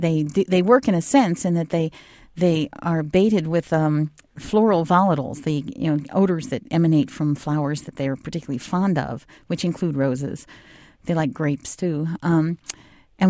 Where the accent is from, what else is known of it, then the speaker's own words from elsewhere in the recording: Northeast, United States; But you know, I'm from the Northeast, so I grew up with these guys.